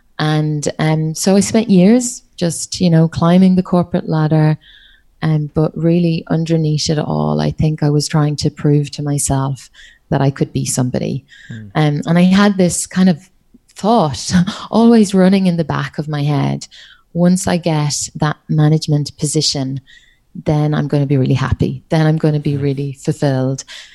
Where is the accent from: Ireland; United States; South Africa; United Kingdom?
Ireland; accent: Irish; now in Australia; I'm Irish, but yeah, my accent is hard to pick up because I've been living in Australia. Gosh, I think it's coming up on maybe 14 years now.